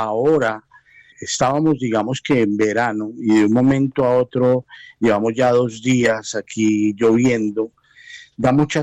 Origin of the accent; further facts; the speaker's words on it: Bogotá, Colombia; now in Pereira, Colombia; yo soy de Bogotá y me radiqué aquí en Pereira, llevo ya 2 años y medio